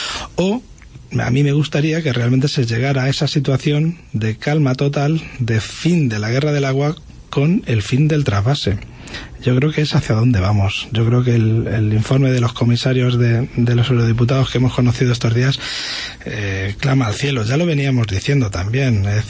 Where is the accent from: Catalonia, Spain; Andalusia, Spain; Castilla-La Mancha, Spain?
Castilla-La Mancha, Spain; Toledo; como castellano-manchegos, como toledanos, como ribereños de uno de los ríos más importantes de este país